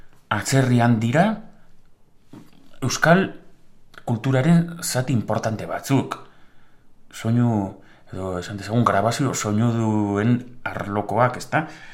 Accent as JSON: {"language": "Basque", "town": "Vitoria-Gasteiz", "region": "Basque Country", "country": "Spain", "tie": "born or raised there", "said": "arabarra. 49 urte ditut. 65 jaio nintzen, Gasteizen bertan, familia arabarra dut"}